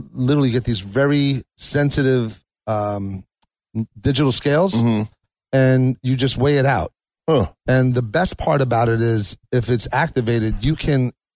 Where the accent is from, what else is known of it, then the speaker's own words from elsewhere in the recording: Brooklyn, New York, United States; I'm from Brooklyn, man. Specificity.